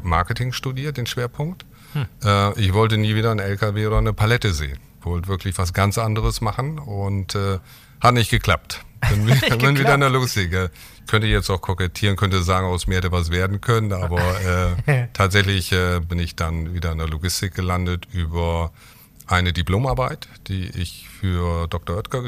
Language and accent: German; Bremen, Germany; now in Hamburg, Germany; Ich bin Bremer, wohne zurzeit in Hamburg.